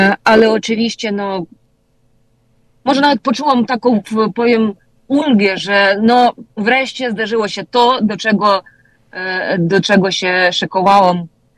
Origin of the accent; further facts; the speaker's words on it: Ukraine; jako dziennikarka, jako Ukrainka, która zawsze wiedziała o tym, czym jest Rosja